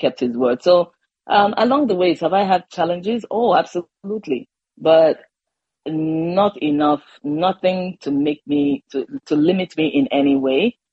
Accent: Lagos, Nigeria; I was born in Lagos. I lived in GRA, went to Grange International School, which is like a mini England in Nigeria. I spoke Yoruba by default

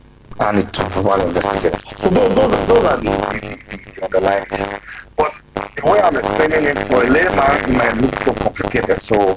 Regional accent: Nigeria; okay, we as Nigerian people, how do we want to be police?

